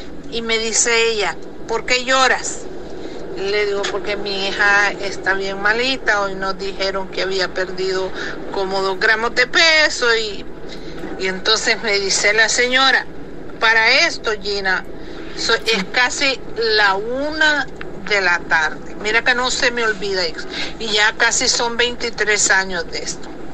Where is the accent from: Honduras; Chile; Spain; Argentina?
Honduras; now in Miami, United States; Y soy de Honduras, viviendo en Estados Unidos.